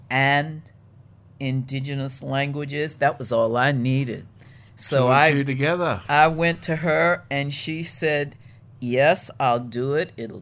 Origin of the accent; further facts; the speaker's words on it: Australia; And I'm Australian, and I thought it would be perfect.